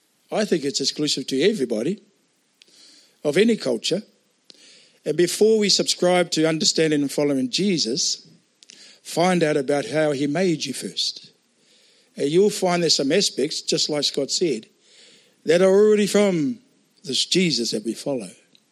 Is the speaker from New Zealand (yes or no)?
yes; Hastings, Hawke's Bay, New Zealand; born and bred in Hastings, dad from Omahu